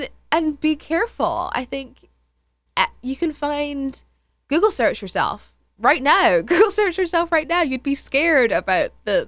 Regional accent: Scotland, United Kingdom; I actually can't vote in this country. I'm Scottish, so I'm nothing.

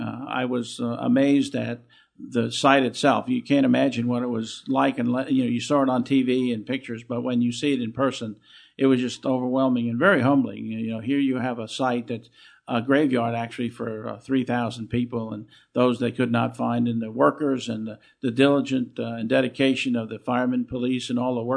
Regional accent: Long Island, New York, United States; born there; So, I was born in Long Island.

